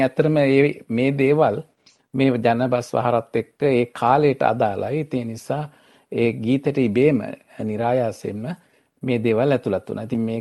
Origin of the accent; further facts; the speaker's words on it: Colombo, Western Province, Sri Lanka; මගේ ගම වෙන්නේ අවිස්සාවේල්ලේ. නමුත් මා ඉපදුනේත් පාසල් ගියත් කොළඹ.